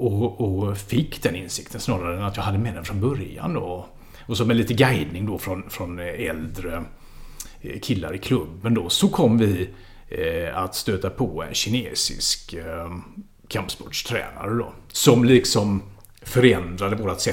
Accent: Gothenburg, Västra Götaland County, Sweden; now in Skåne, Sweden; Jag är 45 år, från Göteborg från början, boendes i Skåne.

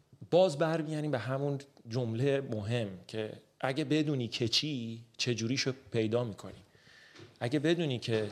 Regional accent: Iran; born there; آقا من یه آدمی ام، توی ایران به دنیا اومدم، توی خانواده متوسط کارمند.

